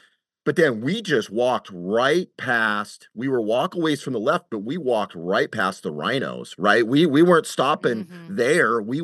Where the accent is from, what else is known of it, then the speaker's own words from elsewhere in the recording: United States; I'm like, I'm an American, and free speech is really important to me.